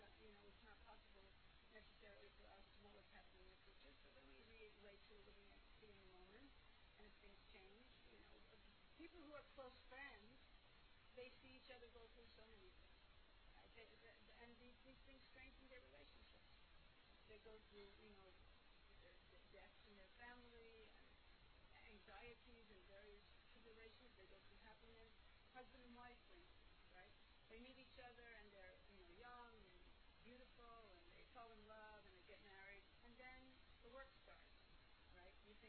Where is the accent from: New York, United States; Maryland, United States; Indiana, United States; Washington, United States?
New York, United States; I'm from New York, so I have the gift of gab.